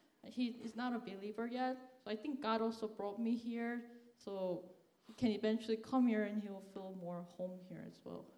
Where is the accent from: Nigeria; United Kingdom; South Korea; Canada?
South Korea; moved away as an adult; now in United States; I'm from Korea. I came to the United States in 2010 to study chemical engineering.